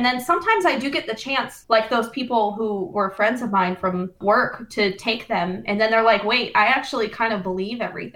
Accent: Traverse City, Michigan, United States; moved away as an adult; also born or lived in Pennsylvania; now in Indianapolis, United States; I grew up in Grand Traverse. So Traverse City in Michigan is where I grew up. I just moved from Pennsylvania. So at the age of 18, I moved to Pennsylvania. I lived in Newcastle for a while. And now I live in Indianapolis.

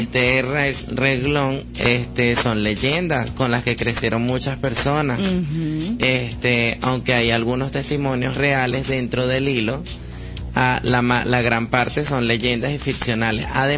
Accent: Maracay, Aragua, Venezuela; born there; No, yo nací en Maracay.

